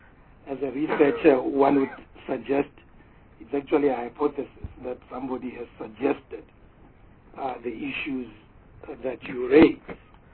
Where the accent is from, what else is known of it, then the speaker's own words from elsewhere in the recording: Tanzania; and I come from Tanzania